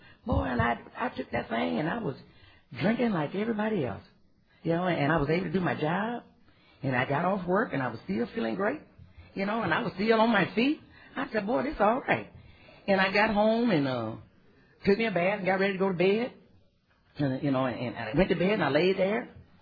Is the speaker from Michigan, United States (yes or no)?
no; Yukon, West Virginia, United States; In fact, I'm born and raised in Yukon, West Virginia. I'm a hillbilly.